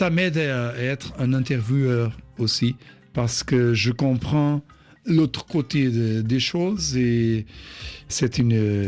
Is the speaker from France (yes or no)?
no; Tete, Tete Province, Mozambique; also born or lived in Beira; Je suis né au Mozambique, à Beira, c'est dans la côte, mais j'y suis resté seulement 2 semaines parce que mes parents, ils travaillaient à Tete, au nord de Mozambique. C'est le coin plus chaud d'Afrique au sud de l'Équateur.